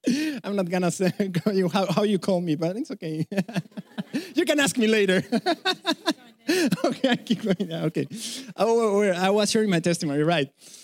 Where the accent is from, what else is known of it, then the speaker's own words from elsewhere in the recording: Mexico; accent: Mexican; English is a second language; Funny accent? Yes, that's why, because I'm from Mexico